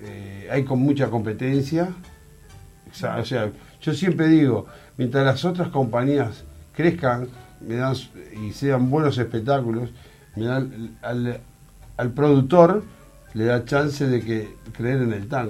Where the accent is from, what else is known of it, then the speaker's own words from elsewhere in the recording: Uruguay; Es uruguayo, porque yo soy uruguayo.